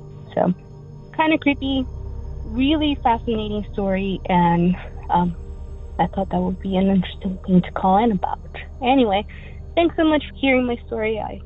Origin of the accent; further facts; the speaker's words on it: Sacramento, California, United States; I am from Sacramento, California.